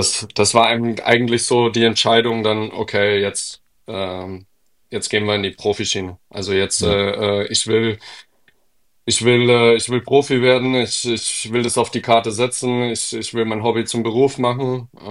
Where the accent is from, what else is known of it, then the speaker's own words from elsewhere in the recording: Waldkraiburg, Bavaria, Germany; ich bin in Waldkraiburg immer noch zur Schule gegangen. Das war dann schwierig und daraufhin haben meine Eltern entschieden, sie ziehen um. Oh, und dann sind wir nach Landshut gezogen.